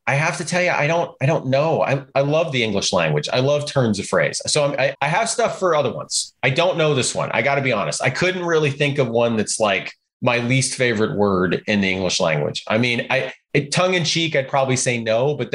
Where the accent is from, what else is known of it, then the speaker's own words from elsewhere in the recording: Chicago, Illinois, United States; You know, I grew up in Chicago where it's certain words like that were used as adjective nouns and adverbs